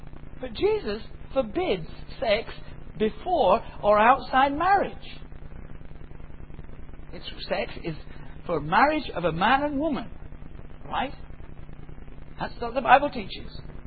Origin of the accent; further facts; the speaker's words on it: North West England, United Kingdom; I remember walking once from my hometown just across the border in the Yorkshire.